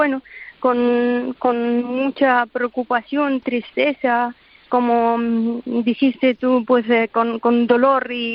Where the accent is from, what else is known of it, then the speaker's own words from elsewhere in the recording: Afghanistan; now in Spain; he olvidado mi tierra, la gente que están sufriendo, porque yo he pasado muchos dolores en Afganistán